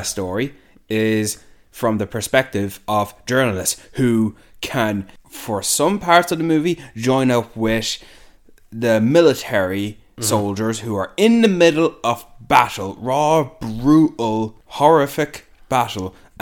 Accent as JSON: {"language": "English", "country": "Ireland", "said": "We're Irish."}